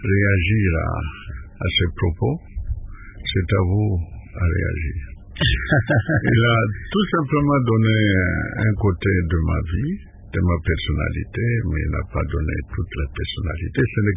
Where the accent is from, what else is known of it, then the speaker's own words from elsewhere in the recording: Sakania, Haut-Katanga, DR Congo; moi je suis de Sakania, j'ai fait l'école maternelle chez les sœurs de Marie Auxiliatrice, et après cela, je suis allé à l'école primaire, toujours chez les Salésiens